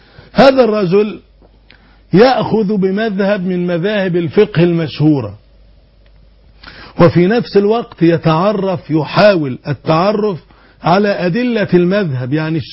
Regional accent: Egypt; عندنا في مصر

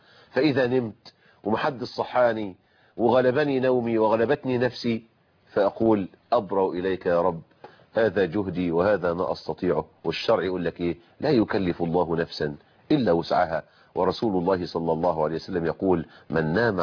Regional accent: Egypt; لكن لهم في قانون الوصية الواجبة عندنا في مصر مثل نصيب أبيهم في حدود الثلث

